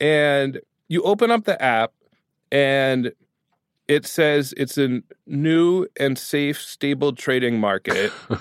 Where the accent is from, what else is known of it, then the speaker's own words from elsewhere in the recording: Brooklyn, New York, United States; Like, I had already said I was from Brooklyn.